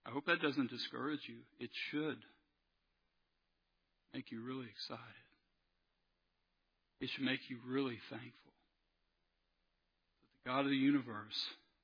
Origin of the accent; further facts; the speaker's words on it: Robertsdale, Alabama, United States; I grew up in Robertsdale.